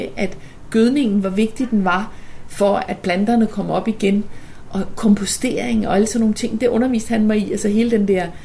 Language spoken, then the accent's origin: Danish; Copenhagen, Capital Region of Denmark, Denmark; born there; Jeg er født her i København, og så er jeg... Min mor er jysk, så jeg har også sådan i min barndom, der kom jeg meget på landet.